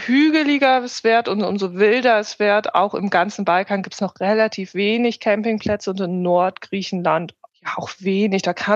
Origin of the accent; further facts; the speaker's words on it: Northern Germany, Germany; ich komme ja auch ursprünglich aus Norddeutschland, vom Deich